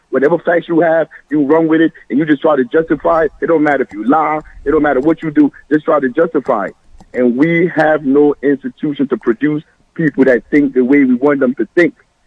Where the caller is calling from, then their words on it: Newark, New Jersey, United States; I'm calling from Newark.